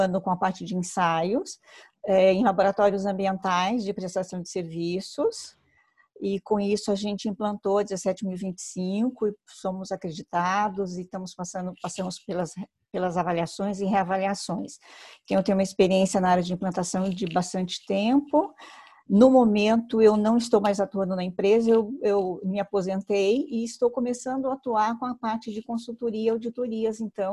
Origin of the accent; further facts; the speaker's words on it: Curitiba, Paraná, Brazil; Sou do Paraná, de Curitiba. A minha formação é engenharia química, sou do Paraná, Curitiba.